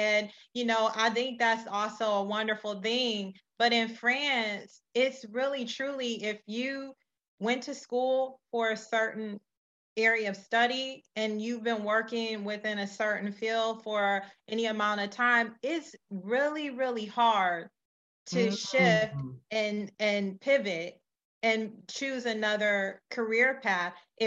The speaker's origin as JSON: {"language": "English", "country": "United States", "said": "they could tell from, I think, from my accent that I'm American."}